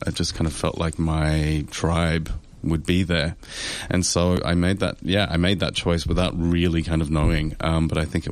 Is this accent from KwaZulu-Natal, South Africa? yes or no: no; Johannesburg, Gauteng, South Africa; moved away as an adult; now in Melbourne, Australia; I grew up in South Africa and Johannesburg, and I moved to Melbourne when I was 19 to study at the Victorian College of the Arts.